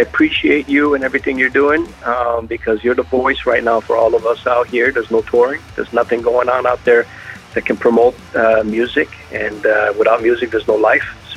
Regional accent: Montreal, Quebec, Canada; I'm originally from Montreal.

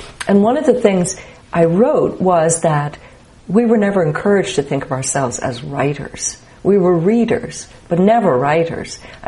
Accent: Dublin, County Dublin, Ireland; I grew up in Dublin, and my mother was a Dubliner, but my father was from the country, and he sounded different, he had a different accent

